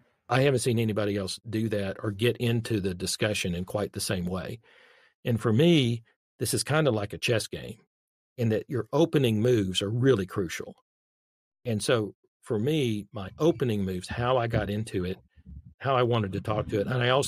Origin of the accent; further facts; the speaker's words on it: Arkansas, United States; that somebody in Arkansas not that being from Arkansas is necessarily bad, but you know, it's not like I'm from Cambridge or Oxford or, you know, someplace that will quote already sounds smart.